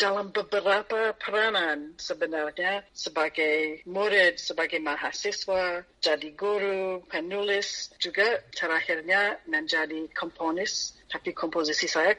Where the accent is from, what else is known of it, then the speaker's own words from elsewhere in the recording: United States; Indonesian is a second language; Saya orang Amerika, tetapi di dalam jiwa saya juga ada orang Indonesia.